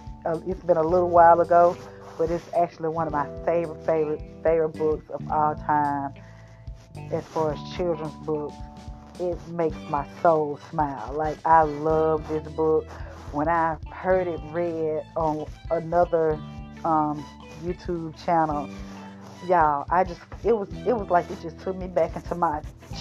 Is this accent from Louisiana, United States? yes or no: yes; New Orleans, Louisiana, United States; I grew up in a neighborhood in New Orleans called Treme.